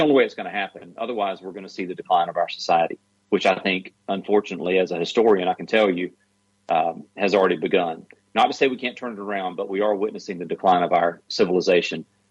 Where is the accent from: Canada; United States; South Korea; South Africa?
United States; Georgia; I'm a redneck from South Georgia. Grew up in a mobile home park.